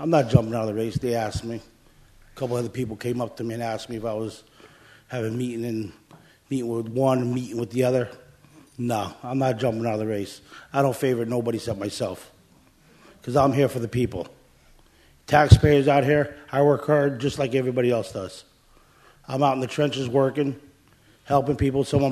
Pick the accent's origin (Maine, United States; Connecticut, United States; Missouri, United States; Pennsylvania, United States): Connecticut, United States; Stamford; That's what people do if you're a Stamford native. I was born in Stamford Hospital. My father worked here in 1952 to 1975 and retired. I've been here all my life, going to school here and all that.